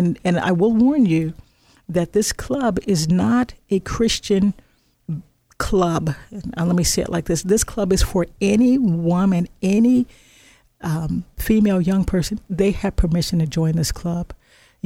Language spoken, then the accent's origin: English; Illinois, United States; You know, I'm from Illinois, so we get to, you know, we get to play with fireworks.